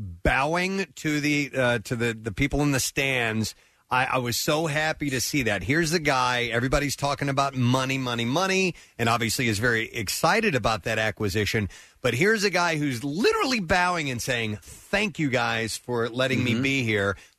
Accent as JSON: {"language": "English", "town": "St. Louis", "region": "Missouri", "country": "United States", "tie": "born or raised there", "said": "I grew up in St. Louis, and I would get down to Farmington from time to time."}